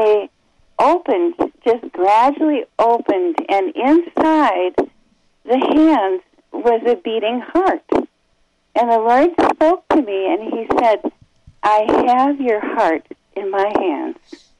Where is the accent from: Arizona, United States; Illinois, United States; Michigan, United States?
Michigan, United States; Being that we're from the Upper Peninsula, they call us youpers up here.